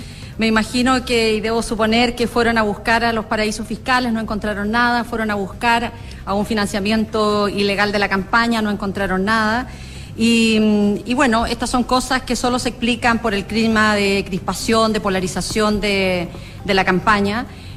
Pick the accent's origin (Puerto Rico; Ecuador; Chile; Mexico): Chile